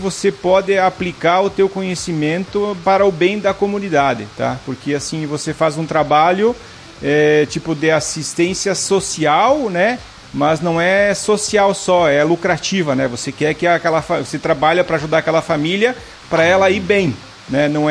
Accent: São João da Urtiga, Rio Grande do Sul, Brazil; also born or lived in Porto Alegre; now in Sananduva, Brazil; Eu sou de vários locais, né? Mas eu me criei em São João da Uxiga, né? Depois fui estudar em Porto Alegre e desde 2005 resido em Sananduva

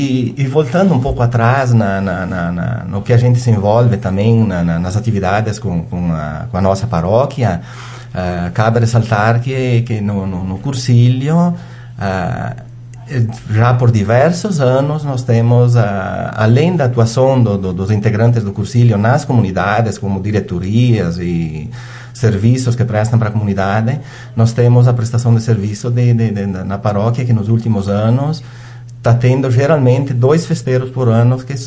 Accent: São Miguel, Brazil; eu sou natural lá de São Miguel, vivo ainda hoje lá, então é a minha comunidade

